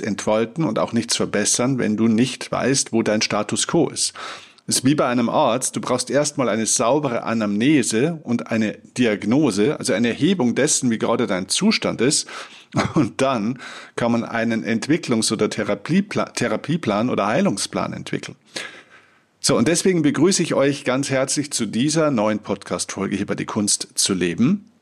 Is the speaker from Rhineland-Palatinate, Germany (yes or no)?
no; Bavaria, Germany; Oder passt schon, wie man bei uns in Bayern sagt.